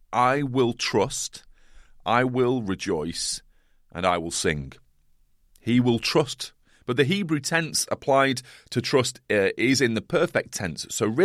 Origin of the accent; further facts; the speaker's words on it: United Kingdom; Maybe we're too British at times and don't want to overstep the mark